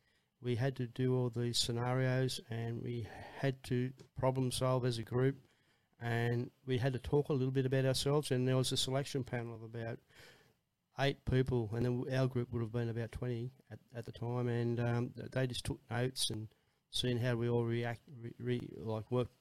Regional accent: Goulburn, New South Wales, Australia; also born or lived in Macquarie Fields / Sydney; now in Fraser Coast, Australia; No, I was born and bred in Goulburn, but we moved at an early age to Macquarie Fields, which is in the western suburbs of Sydney.

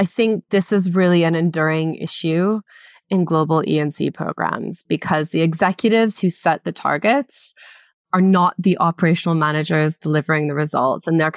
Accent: Canada; moved away as an adult; now in United Kingdom; You will be able to tell from my accent that I am not from the UK. I am from the former British colony of Canada.

